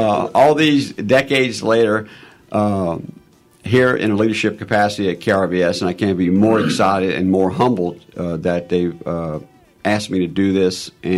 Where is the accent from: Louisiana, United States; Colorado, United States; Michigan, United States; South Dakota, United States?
Louisiana, United States; Crowley; I'm originally from Crowley, Louisiana. Grew up in Crowley. My father was from New Jersey. My mother was from Crowley, Louisiana.